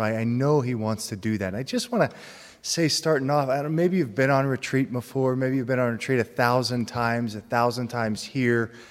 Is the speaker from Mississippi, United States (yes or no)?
no; Pittsburgh, Pennsylvania, United States; I know, even on the plane here, I'm from Pittsburgh, and so it was a nice long flight.